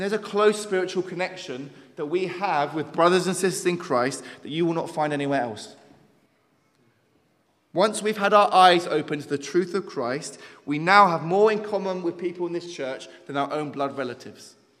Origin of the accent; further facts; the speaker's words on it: London, United Kingdom; And I'll show them how gangster I was from London, obviously.